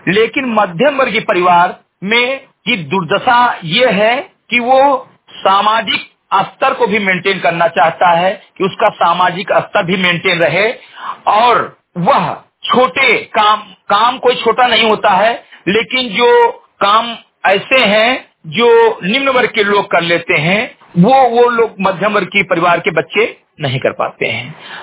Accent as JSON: {"language": "Hindi", "town": "Bahraich", "region": "Uttar Pradesh", "country": "India", "tie": "born or raised there", "said": "ग्राम सभा से मृगटेही विकासखंड मेंटुआ जनपद बहराइच का मूल निवासी हूं"}